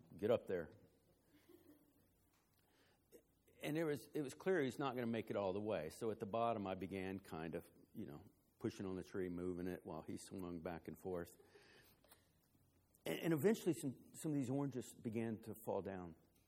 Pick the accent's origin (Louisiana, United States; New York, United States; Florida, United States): Florida, United States; Some of you know that I grew up down in Central Florida. We live way back at the end of a subdivision on a street called Mulberry Drive.